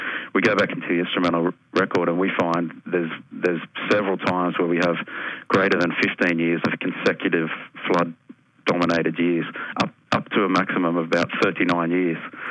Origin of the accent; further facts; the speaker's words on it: Newcastle, New South Wales, Australia; because I'm from Newcastle and I've done a lot of work in the Williams River